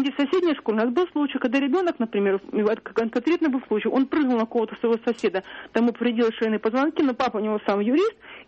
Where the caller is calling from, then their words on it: Saint Petersburg, Russia; Я звоню вам из Санкт-Петербурга.